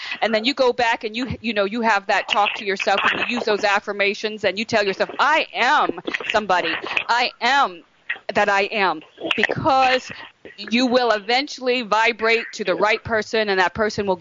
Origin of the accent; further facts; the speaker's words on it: New Jersey, United States; especially, you know, a young woman growing up in New Jersey, you want to sing, what's wrong with you?